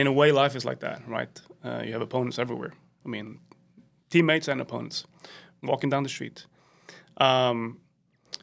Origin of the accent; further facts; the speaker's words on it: Sweden; now in United States; growing up in Sweden, you grew up with all the American TV, all the movies, of course, and all the culture.